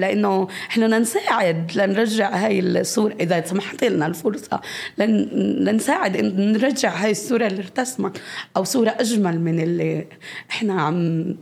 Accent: West Bank, Palestine; والشاب لما عرف إني من الضفة

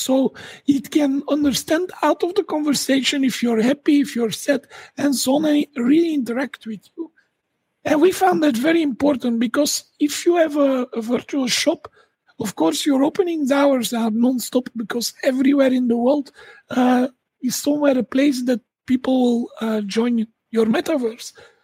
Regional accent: Dendermonde, Flanders, Belgium; I'm from Belgium, and I'm from a city called Dendermonde.

